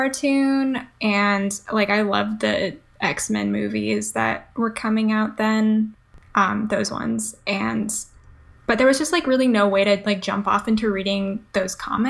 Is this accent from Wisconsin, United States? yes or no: yes; Monroe, Wisconsin, United States; also born or lived in Madison; And then grew up in Monroe, in the Monroe area. It's a small town known for a biennial cheese festival.